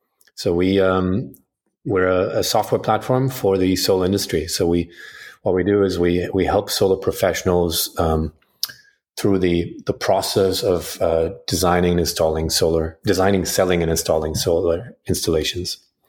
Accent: Munich, Bavaria, Germany; also born or lived in London; Originally I'm from Munich, Germany. And I made my way west, if you will, via London. So I spent 4 years in London studying electrical engineering

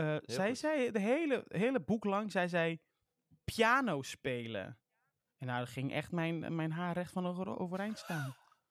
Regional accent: North Brabant, Netherlands; Maar wij komen uit Brabant en wij zeggen puzzel.

